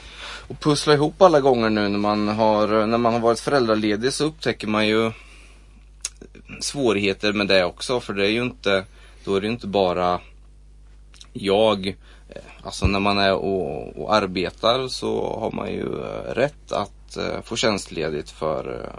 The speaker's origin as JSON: {"language": "Swedish", "region": "Östergötland", "country": "Sweden", "accent": "Östergötland", "lives_now": "Falköping, Sweden", "said": "Även om jag kanske inte har lagt mig till med någon malmöitiska, utan fortfarande har min östgötska kvar."}